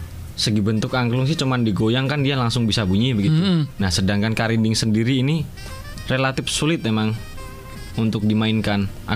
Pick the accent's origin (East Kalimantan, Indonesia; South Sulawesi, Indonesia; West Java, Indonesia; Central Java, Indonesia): Central Java, Indonesia; Semarang; born there; Saya numpang lahir di Semarang.